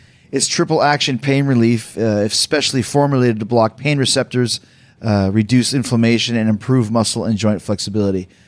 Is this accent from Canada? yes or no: no; Puerto Rico; Like, oh, I'm from Puerto Rico.